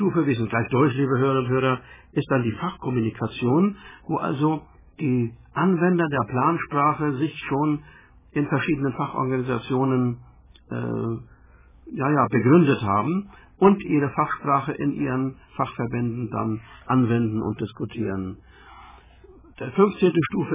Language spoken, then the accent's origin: German; Mecklenburg-Vorpommern, Germany; Sind wir Mecklenburger sehr stolz